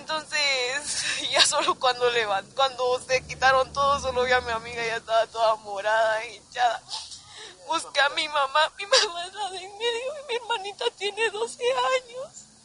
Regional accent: Malacatán, San Marcos, Guatemala; Somos de Malacatán, veníamos en un carrito y nos venimos.

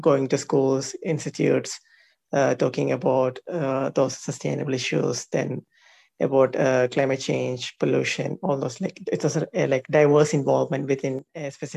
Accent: Kerala, India; I am from Kerala, India.

